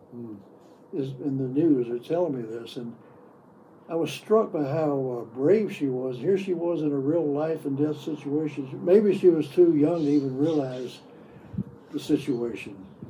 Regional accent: the South, United States; And even where I grew up in the South, I mean, it was just a...

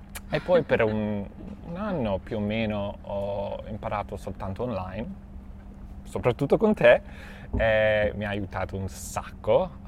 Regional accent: Cape Town, Western Cape, South Africa; Italian is a second language; vengo da Cape Town in Italia a voi

